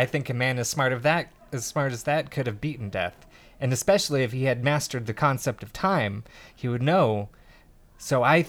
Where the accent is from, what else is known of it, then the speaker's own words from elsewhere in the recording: New York City, New York, United States; I am from New York City.